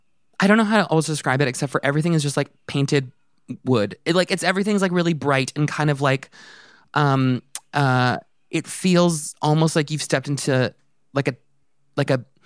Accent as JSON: {"language": "English", "town": "Vancouver", "region": "British Columbia", "country": "Canada", "also_born_or_lived": "Toronto, Canada", "said": "I come from Vancouver, Canada, which is like, it's kind of not fair because it's an unusually clean city. And as someone who's like lived in dirty cities, I spent 10 years in Toronto"}